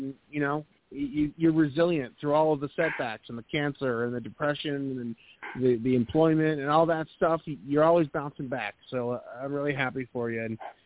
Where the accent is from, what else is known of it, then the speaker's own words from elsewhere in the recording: New England, United States; now in Raleigh, United States; I'm from New England originally. I live in Raleigh now